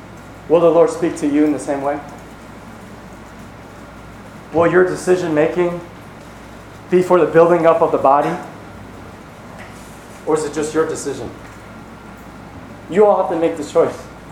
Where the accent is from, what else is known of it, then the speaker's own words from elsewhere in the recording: Franklin, United States; I grew up in Franklin, church in Franklin